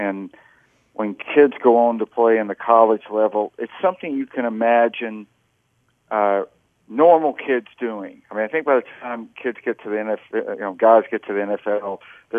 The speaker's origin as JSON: {"language": "English", "town": "Jackson", "region": "Mississippi", "country": "United States", "tie": "born or raised there", "said": "when I was growing up in Mississippi in the 60s and early 70s"}